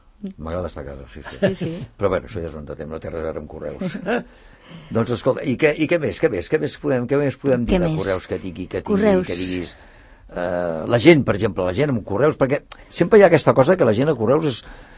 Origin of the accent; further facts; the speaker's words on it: Barcelona, Catalonia, Spain; Jo sóc de Barcelona